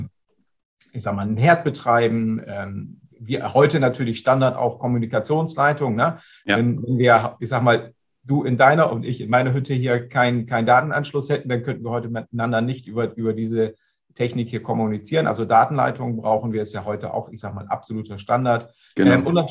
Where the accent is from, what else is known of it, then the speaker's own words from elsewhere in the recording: Northern Germany, Germany; Ich komme ja hier oben aus dem Norden